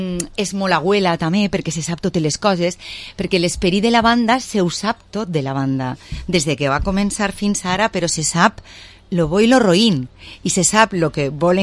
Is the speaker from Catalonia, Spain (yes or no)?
no; Benicàssim, Valencian Community, Spain; now in Vila-real, Spain; jo fa molts anys que visc a Vila-real, però jo sóc de Benicàssim, entonces la majoria de la gent me coneixien a mi